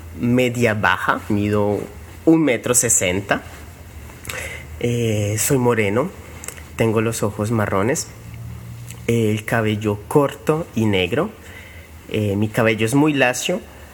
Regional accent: Bucaramanga, Santander, Colombia; soy colombiano, de una ciudad que se llama Bucaramanga. Tengo 26 años

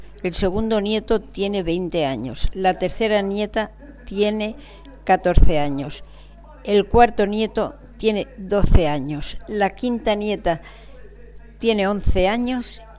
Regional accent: Albacete, Castilla-La Mancha, Spain; born there; Nací en Albacete el 8 de marzo de 1934.

